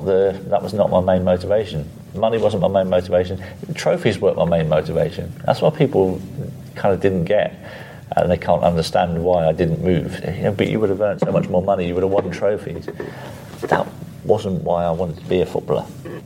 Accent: Guernsey; growing up in Guernsey. I grew up on a council estate in Guernsey.

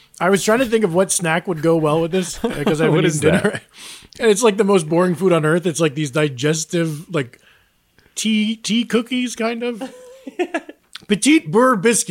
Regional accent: New York, United States; I'm from the Catskill Mountains.

